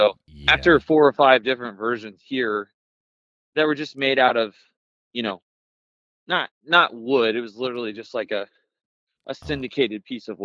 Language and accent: English; Dallas, Texas, United States; Yeah, so I'm from Dallas, Texas, and my wife and I have always been into backyard games.